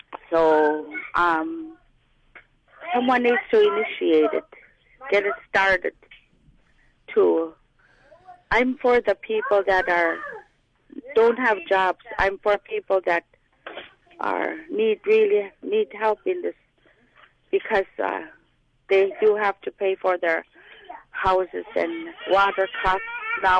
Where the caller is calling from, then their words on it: Bethel, Alaska, United States; I'm from Bethel.